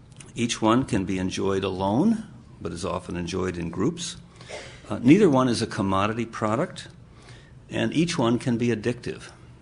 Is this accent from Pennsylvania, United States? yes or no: no; Michigan, United States; Now, when I go back to my home state now, I still have family there.